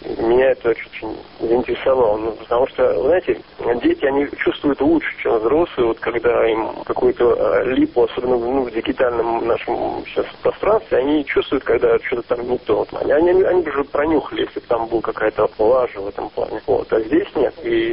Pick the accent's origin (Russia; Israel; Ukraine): Israel; я не оговаривал о том, что я из Израиля, я представлялся американцем